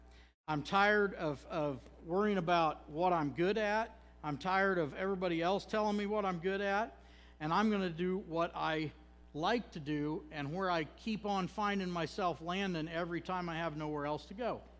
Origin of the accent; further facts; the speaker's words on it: Kansas, United States; I'm from Kansas, the land of sunshine, right?